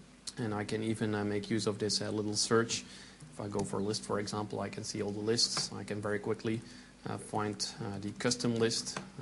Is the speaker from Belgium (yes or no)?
yes; Belgium; I'm a trainer at UTU, and we're from Belgium.